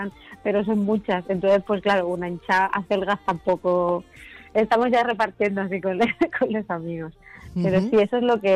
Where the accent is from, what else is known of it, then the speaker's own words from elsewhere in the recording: Albacete, Castilla-La Mancha, Spain; siendo albaceteña, eso te lo tienes que aprender sí o sí